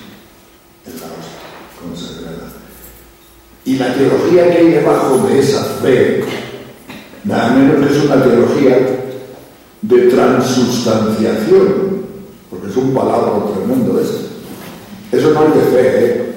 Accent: Castile and León, Spain; Mi pueblo es un pueblo de la provincia de León

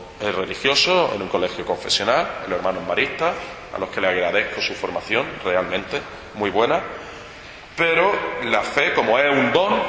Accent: Jaén, Andalusia, Spain; born there; tengo 32 años, nací en Jaén, en Andalucía, en una familia católica

